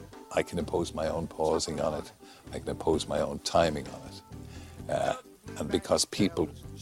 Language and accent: English; Limerick, Munster, Ireland; I come from Limerick, which is on the mouth of the Shannon, and a place which many other people in Ireland regard as being far from the Athens of the south.